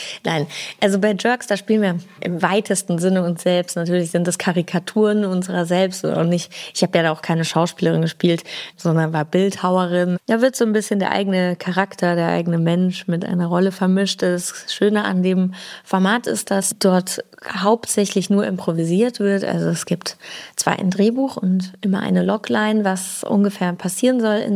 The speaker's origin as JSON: {"language": "German", "country": "Chile", "said": "Und wenn man sich bei uns in Chile für 14 Uhr verabredet, da kann man aber damit wetten, dass der erste mal so um 2:30 kommt"}